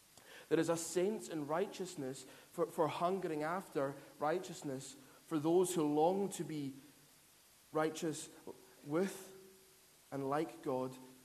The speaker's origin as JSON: {"language": "English", "region": "Scotland", "country": "United Kingdom", "said": "I'm from the Isle of Lewis"}